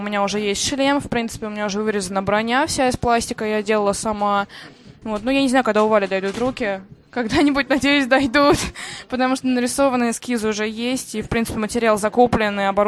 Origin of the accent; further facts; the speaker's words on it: Moscow, Russia; Мы косплееры, мы из Москвы, нас трое.